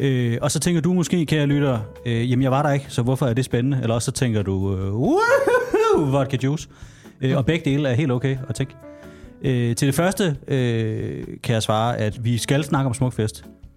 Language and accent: Danish; Skanderborg, Central Denmark Region, Denmark; jeg er fra Skanderborg.